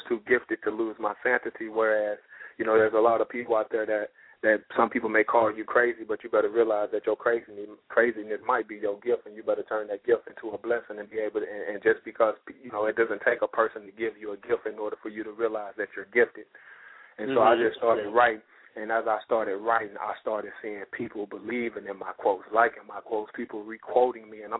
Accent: Alabama, United States; now in California, United States; I'm originally from Alabama. I drove across country from Alabama to California. I spent 63 days in a truck.

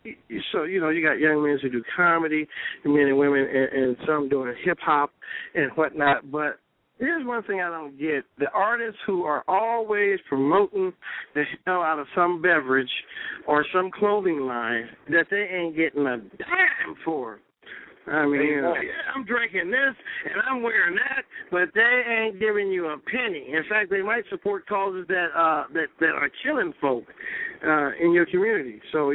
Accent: California, United States; I grew up in South Central Pasadena, Pomona, Watts, Compton. You name it. In fact, we lived in Watts during the Watts riots.

